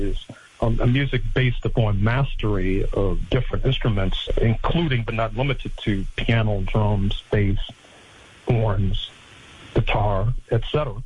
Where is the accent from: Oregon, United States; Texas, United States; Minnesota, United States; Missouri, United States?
Missouri, United States; St. Louis; I grew up in St. Louis, Missouri, which has been a headquarters for music of all kinds.